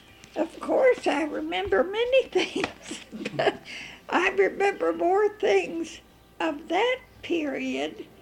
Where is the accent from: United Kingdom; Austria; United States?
United States; South Bend, Indiana; South Bend, Indiana. But I was born in the country, not in the city of South Bend, but South Bend was our county seat. It was St. Joseph County, Indiana.